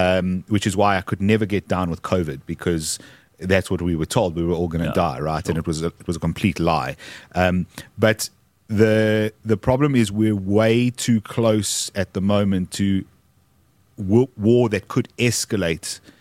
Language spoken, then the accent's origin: English; South Africa; So I can imagine it's very frustrating as an American, because I know this as a South African.